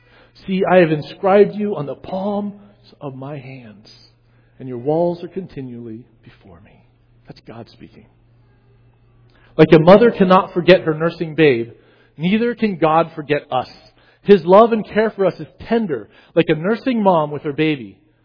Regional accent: Virginia, United States; I grew up in Virginia.

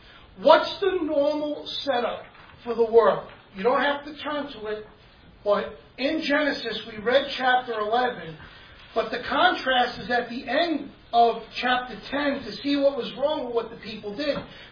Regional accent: Brooklyn, New York, United States; And I'm a pastor. I'm from Brooklyn.

